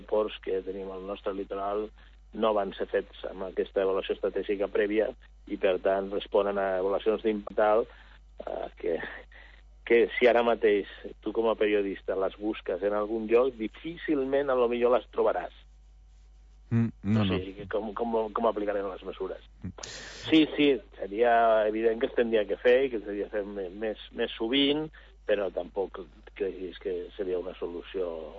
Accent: Calafell, Catalonia, Spain; jo abans parlava de la platja de Calafell, jo vaig créixer a Calafell.

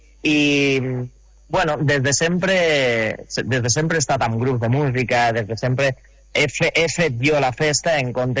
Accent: Almacelles, Catalonia, Spain; jo soc d'Almacelles i la veritat és que sempre tornar al poble o fer sessions allà al poble és de lo que més il·lusió me fa

